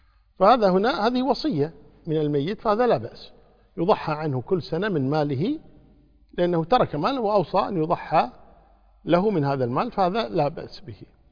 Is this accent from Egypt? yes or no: no; Kuwait; يعني عندنا في الكويت، أنا ما أدري عن خارج البلد